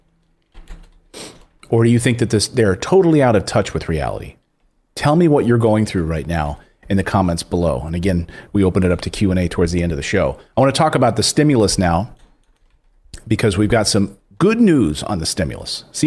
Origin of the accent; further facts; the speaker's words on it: Pennsylvania, United States; I was watching Senator Pat Toomey from my home state of Pennsylvania